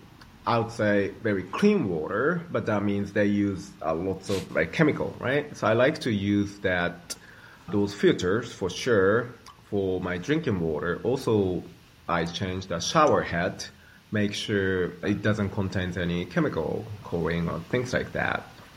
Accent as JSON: {"language": "English", "country": "Japan", "tie": "born or raised there", "said": "my mercury level is like insanely high because I grew up in Japan, or I eat lots of fish"}